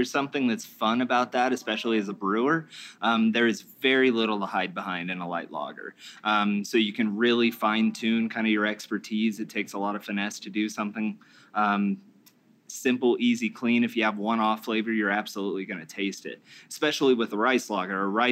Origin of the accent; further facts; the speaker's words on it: Fort Collins, Colorado, United States; So we're from Fort Collins.